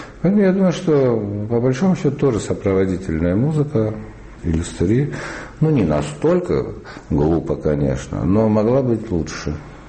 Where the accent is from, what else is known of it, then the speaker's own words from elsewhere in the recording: Karabakh, Azerbaijan; Я вырос в Азербайджане, в Карабахе, и у нас радио целый день передавало азербайджанскую музыку.